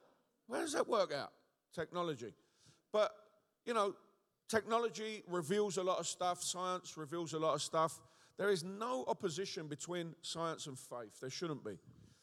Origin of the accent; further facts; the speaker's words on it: London, United Kingdom; accent: Cockney; I'm a Cockney, right? I've got a lot of faith. I'm a West Ham supporter from the East End of London, you know.